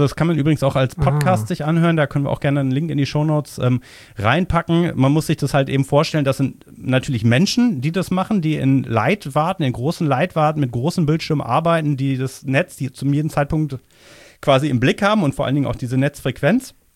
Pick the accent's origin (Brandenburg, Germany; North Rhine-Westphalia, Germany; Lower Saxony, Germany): North Rhine-Westphalia, Germany; Also ich komme ja aus der Umgebung von Köln